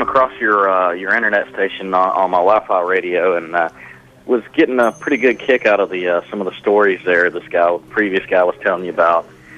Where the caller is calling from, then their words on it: Pensacola, Florida, United States; Pensacola, Florida.